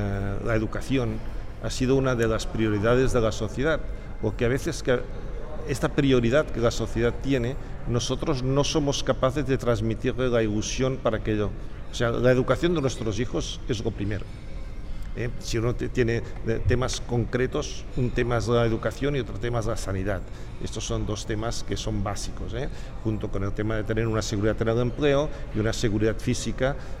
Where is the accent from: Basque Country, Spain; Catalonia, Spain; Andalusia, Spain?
Catalonia, Spain; Sabadell; yo soy de Sabadell, y desde allí hemos organizado cursos de verano